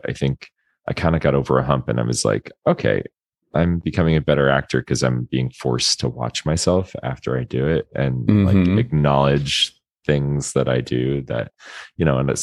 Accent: Florida, United States; I mean, I grew up in Florida. I went to Florida State for music ed percussion.

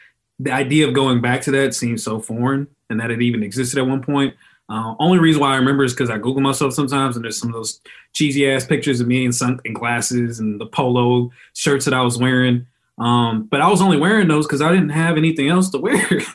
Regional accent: Texas, United States; Because, you know, growing up in Texas, they come to your high schools with the Hummers.

